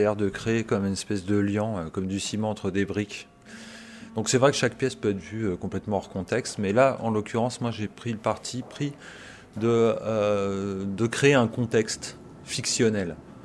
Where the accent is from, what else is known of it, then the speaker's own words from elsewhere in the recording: Berlin, Germany; En l'occurrence, moi je venais de Berlin.